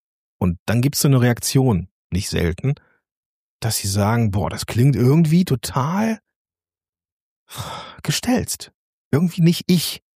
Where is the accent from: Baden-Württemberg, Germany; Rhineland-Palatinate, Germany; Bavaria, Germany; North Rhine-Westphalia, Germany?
North Rhine-Westphalia, Germany; accent: Rhenish; ich bin ein Kind des Zweistromlands. Nämlich Rhein und Ruhr. Ich habe sowohl den rheinischen Dialekt mit drin und diese rheinische, doch etwas schnodderige Art, dann aber auch noch das Ruhrgebiet.